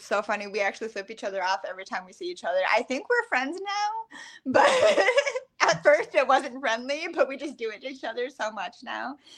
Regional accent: Flanders, South Dakota, United States; And so I grew up in Flanders, South Dakota, tribal housing on the res. My mom's Native American.

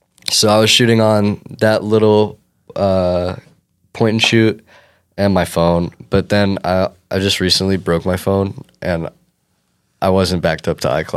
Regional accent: Florida, United States; Sorry, I'm from Florida

